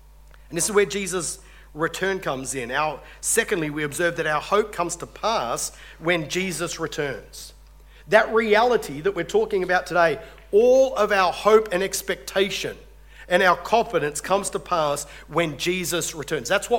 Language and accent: English; Lithgow, New South Wales, Australia; also born or lived in Lake Macquarie; in Lithgow, where I grew up part of my childhood, my dad was a copper growing up, so I was born on Lake Macquarie, my sister was born in Gilgandra